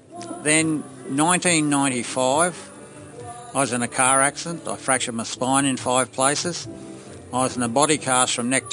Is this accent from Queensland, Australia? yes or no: yes; Millmerran, Queensland, Australia; in my hometown of Millmerran